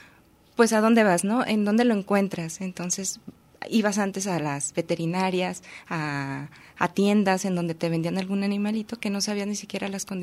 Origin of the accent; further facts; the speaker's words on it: Magdalena, Jalisco, Mexico; soy de Magdalena, Jalisco, de hecho, soy de un pueblo que se llama Magdalena, Jalisco. Allá crecí, allá me crié